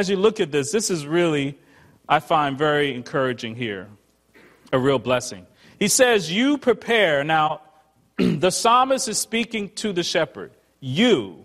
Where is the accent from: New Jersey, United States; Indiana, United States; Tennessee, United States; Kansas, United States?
New Jersey, United States; Newark; I didn't have a car growing up in Newark, New Jersey, and I walked everywhere.